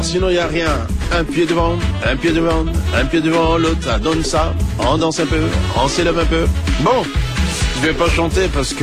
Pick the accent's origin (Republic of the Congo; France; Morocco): Republic of the Congo; Brazzaville; Je suis de Congo, Brazzaville.